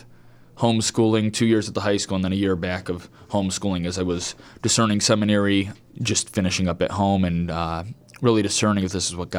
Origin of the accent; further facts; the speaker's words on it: Ohio, United States; So I grew up actually all over the Lake County area.